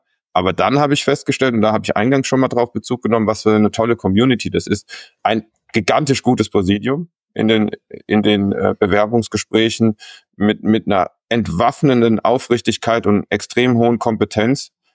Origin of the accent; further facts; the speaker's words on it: Baden-Württemberg, Germany; born there; ich bin jetzt Mitte 40 als gebürtiger Schwab.